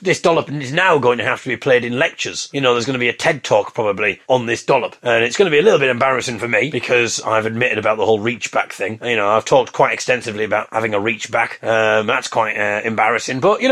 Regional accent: Hartlepool, North East England, United Kingdom; Hartlepool United Football Club, where I come from. I come from Hartlepool.

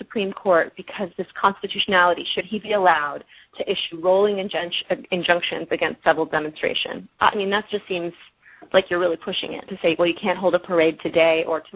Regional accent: California, United States; I grew up in California. I'm in my 30s, and something that was interesting to me, having a family that was deeply rooted in Virginia

